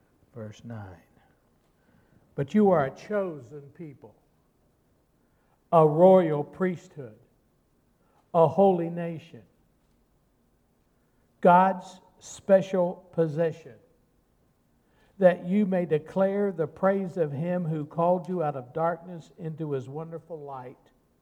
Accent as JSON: {"language": "English", "country": "United States", "said": "And last Tuesday, as an American citizen, I exercised one of my rights, and I voted."}